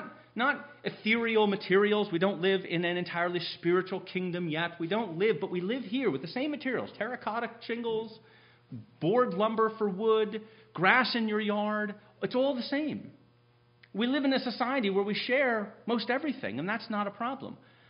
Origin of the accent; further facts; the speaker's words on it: United States; Well, I'm an American. Americans tend to be rather efficient.